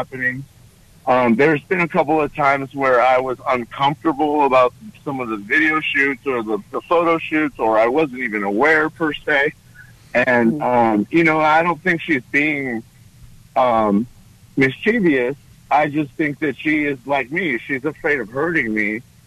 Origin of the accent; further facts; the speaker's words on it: California, United States; now in Texas, United States; I'm a transplant from California, right? And I came to Texas for a better, more godly life.